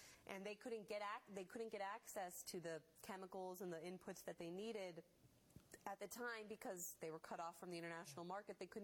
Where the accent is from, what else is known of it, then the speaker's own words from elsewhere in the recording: United States; as an American, I do support the idea that we are less reliant on imports and that we actually focus on our own industry again